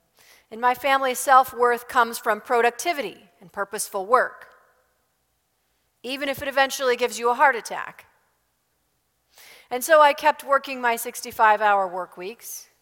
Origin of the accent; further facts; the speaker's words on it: United States; But I do find it incredibly frustrating because I'm American after all.